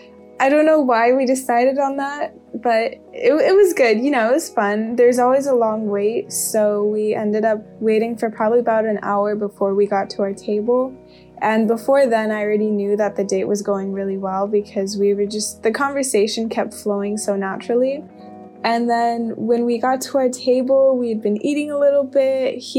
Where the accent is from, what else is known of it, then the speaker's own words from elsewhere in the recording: Burbank, California, United States; I am 19 years old. I'm from Burbank, California, and I work at a restaurant.